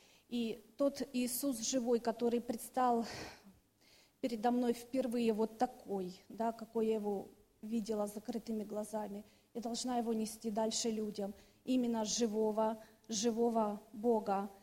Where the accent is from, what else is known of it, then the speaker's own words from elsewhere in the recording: Kyiv, Ukraine; now in Czech Republic; я из Киева, но живу сейчас в Чехии.